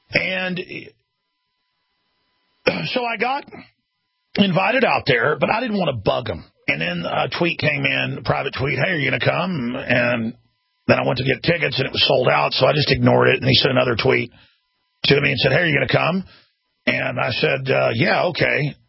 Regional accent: Dallas, Texas, United States; My mom would take me there because I'm from Dallas.

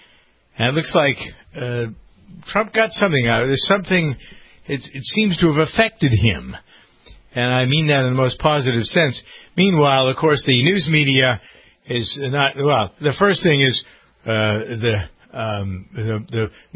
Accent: New England, United States; I grew up a Congregationalist in New England.

